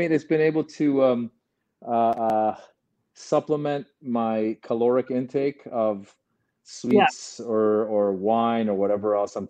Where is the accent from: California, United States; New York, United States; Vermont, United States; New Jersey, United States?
California, United States; So that's what we did. We came to America. I grew up in Northern California when I was a young kid, maybe around 10 years old or so.